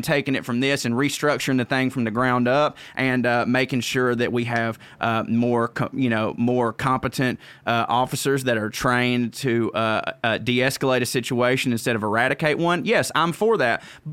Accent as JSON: {"language": "English", "region": "Southern United States", "country": "United States", "accent": "Southern", "said": "because, woe is me, little Southern white man or whatever. But like anytime, you know, when people hear my accent, they're like, oh, this guy is this, you know?"}